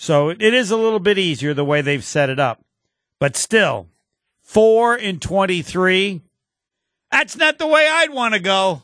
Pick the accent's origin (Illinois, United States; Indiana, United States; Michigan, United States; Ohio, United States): Illinois, United States; while I grew up near Chicago, I was a Packer fan